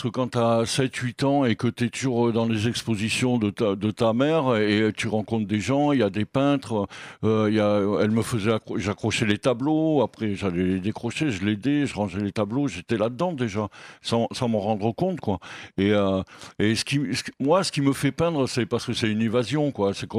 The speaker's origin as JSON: {"language": "French", "town": "Rabat", "region": "Rabat-Salé-Kénitra", "country": "Morocco", "tie": "born there", "said": "moi, à vrai dire, je suis né au Maroc, à Rabat"}